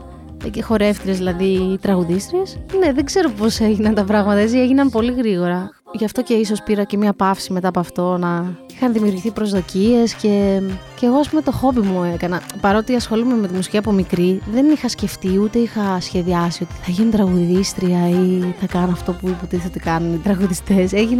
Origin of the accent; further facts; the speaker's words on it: Crete, Greece; Ο μπαμπάς μου είναι από το Σουδάν. Στην Κρήτη μεγαλώσαμε, και εγώ και ο αδερφός μου δηλαδή. Απλώς ταξιδεύαμε όντως από μικρή στο Σουδάν. Επέλεξαν και οι γονείς μου να μάθω και τα αραβικά από πολύ μικρή ηλικία.